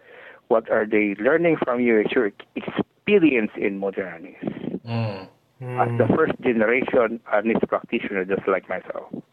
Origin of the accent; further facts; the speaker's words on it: Philippines; You know, passion coming from just like me. I'm a Filipino.